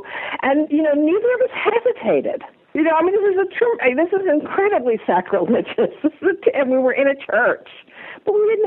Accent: Baltimore, Maryland, United States; When I came back, and John was from Baltimore, I was from Baltimore, but we hadn't known each other here.

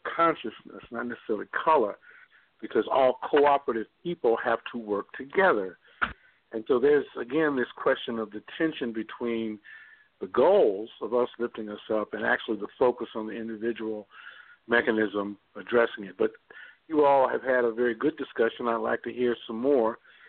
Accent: Georgia, United States; also born or lived in Alabama; as dangerous as growing up in Georgia and Alabama in the late 50s and 60s.

